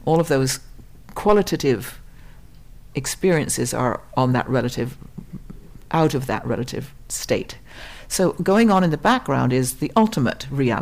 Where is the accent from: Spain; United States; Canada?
Canada; we're all Canadian, middle-aged female, turns out